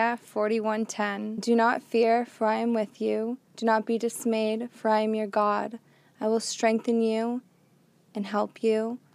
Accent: Boston, Massachusetts, United States; No, I'm from Boston, Massachusetts.

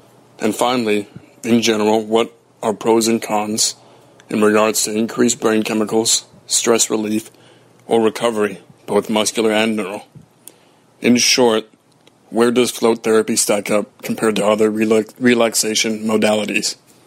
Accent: Texas, United States; I'm from Texas

